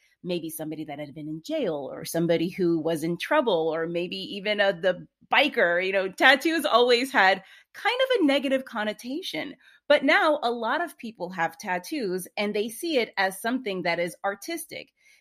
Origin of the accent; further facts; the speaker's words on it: United States; I'm from the United States.